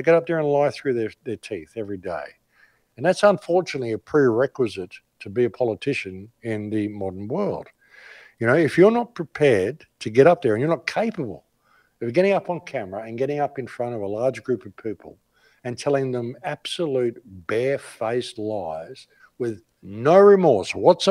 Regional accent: Australia; moved away; I mean, I'm Australian. I intend to go back there one day.

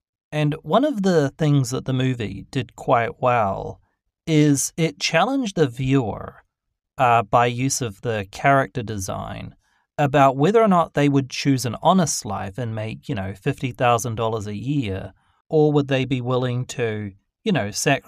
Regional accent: New Zealand; Like, I grew up in New Zealand, obviously, not to repeat something that you all know

